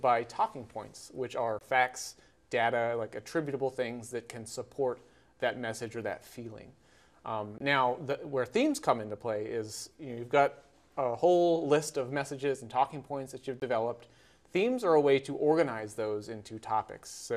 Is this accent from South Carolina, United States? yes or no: yes; South Carolina, United States; Sure, I'll start. I grew up in South Carolina, enlisted in the Navy in 2012 as a mass communication specialist